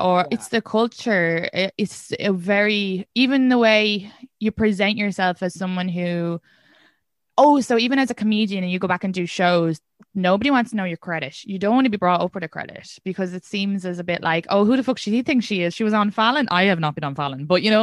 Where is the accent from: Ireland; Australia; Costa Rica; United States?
Ireland; And I was like, I'm Irish, okay?